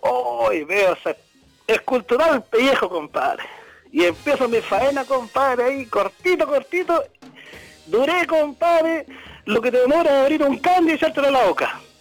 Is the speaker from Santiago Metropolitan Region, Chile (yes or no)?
yes; Santiago, Santiago Metropolitan Region, Chile; soy de Santiago, la capital.